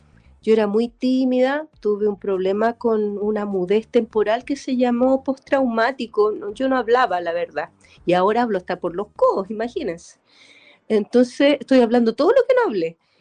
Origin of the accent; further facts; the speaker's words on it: Buin, Santiago Metropolitan Region, Chile; yo soy de Buin y vivía en Paine la fecha. Ahora soy de Buin, que son como unas aledañas.